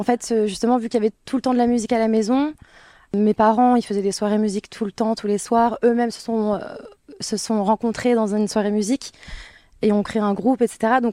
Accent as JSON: {"language": "French", "town": "Nice", "region": "Provence-Alpes-Côte d'Azur", "country": "France", "tie": "born or raised there", "said": "j'ai grandi dans le sud de la France, à Nice. C'était très, très musical, en fait, parce que toute ma famille est passionnée de musique."}